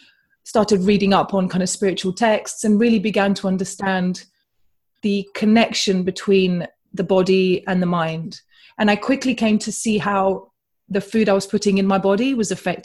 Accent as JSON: {"language": "English", "region": "Bucharest", "country": "Romania", "tie": "born or raised there", "second_language": "English", "moved": "yes", "said": "I'm Eastern European. So I grew up in Bucharest in Romania. I'm also half Russian."}